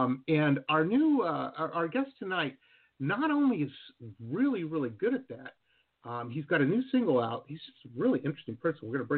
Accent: Detroit, Michigan, United States; I went to college in Boston, just a little north of the city there, you know, and I grew up in Detroit

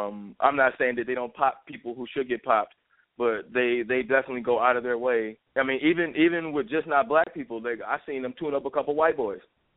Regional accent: Mobile, Alabama, United States; moved away; also born or lived in Ypsilanti, Ann Arbor, Detroit area, Michigan; I'm originally from Mobile, and then after my parents separated, we moved to the Ypsilanti, Ann Arbor, Detroit area.

